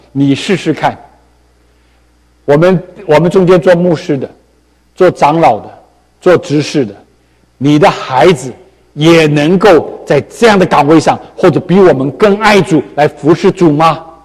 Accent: United States; 我们美国人现在越来越少人做这件事。

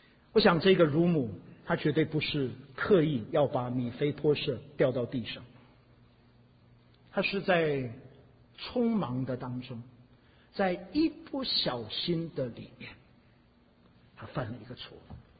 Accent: Taiwan; 我想你们听我的口音，大概也有不少人知道我的普通话，我的国语是在台湾学的啊。

